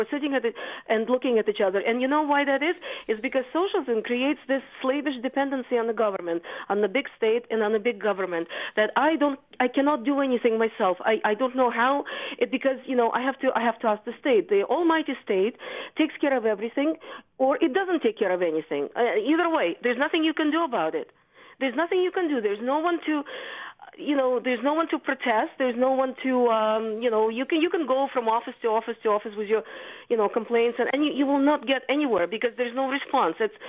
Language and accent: English; Ukraine; English is a second language; In my day in Ukraine, because I'm from Ukraine